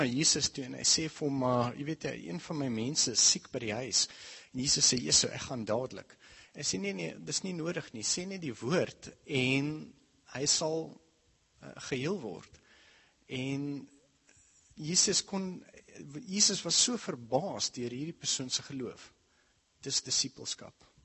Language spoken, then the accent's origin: Afrikaans; Stellenbosch, Western Cape, South Africa; first language English; Afrikaans is a second language; ek het in Stellenbosch groot geword, en daar weet julle allemaal, is taal 'n groot kwestie, het gaan hof toe, is het Engels, is het Afrikaans, ek weet nie, eintlik nie, maar Afrikaans is nie my huistaal nie, ek is Engels groot geword, ek het Stellenbosch school